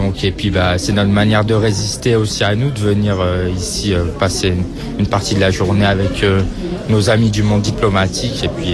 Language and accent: French; Valenciennes, Hauts-de-France, France; Plutôt, donc moi de Valenciennes.